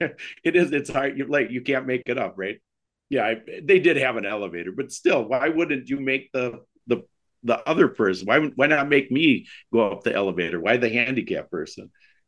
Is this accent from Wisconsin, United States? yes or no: yes; Wisconsin, United States; We're from Wisconsin, as you know.